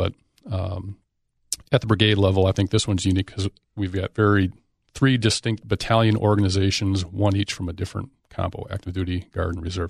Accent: White Bear Lake, Minnesota, United States; now in Stillwater, United States; graduated from White Bear Mariner. But a little bit of a traitor because I moved from White Bear and ultimately raised my family in Stillwater, Minnesota, and that's where we reside today.

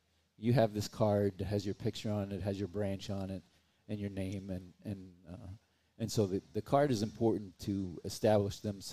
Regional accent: New York, United States; I grew up in New York. I was very familiar with homeless people, obviously familiar with veterans, but the combination struck me.

